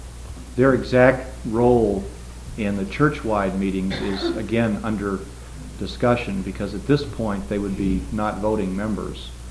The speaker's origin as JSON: {"language": "English", "town": "Chicago", "region": "Illinois", "country": "United States", "said": "I come from Chicago"}